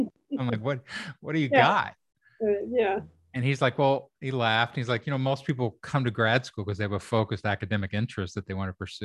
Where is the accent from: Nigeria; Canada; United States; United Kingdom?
United States; Kentucky; because I grew up in Kentucky. I was the first person from my family to go to college.